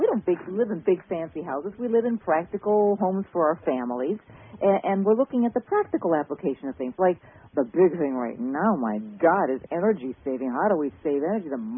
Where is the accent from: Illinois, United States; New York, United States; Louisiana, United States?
Illinois, United States; Chicago; now in Sacramento, United States; No basements. I was from Chicago. I got basements.